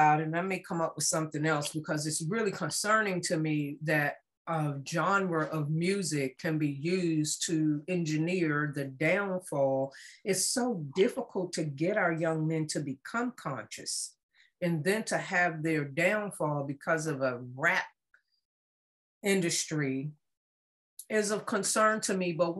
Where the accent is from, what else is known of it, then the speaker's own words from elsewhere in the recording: United States; Good old America. I mean, but I'm American.